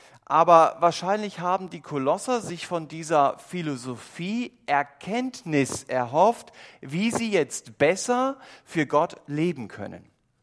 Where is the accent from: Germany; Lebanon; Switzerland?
Germany; So sind wir Menschen gestrickt, vielleicht ganz besonders wir als Deutsche. Wir lieben Regelkataloge.